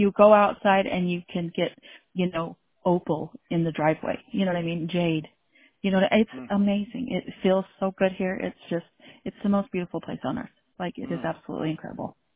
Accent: Idaho Falls, Idaho, United States; I grew up in Idaho Falls, Idaho, and I thought there was a lot of snow and cold there. It ain't nothing compared to Jackson Hole.

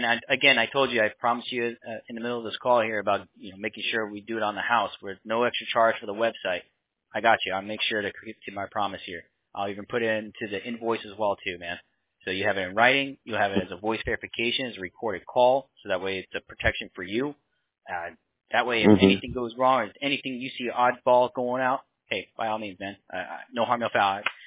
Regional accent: Bronx, New York, United States; born there; I was born in the Bronx.

